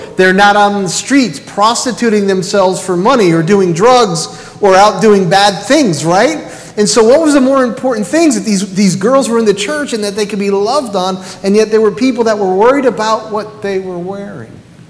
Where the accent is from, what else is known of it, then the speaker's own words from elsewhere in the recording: New York, United States; this is how we are because we're from New York and we're Italians, right?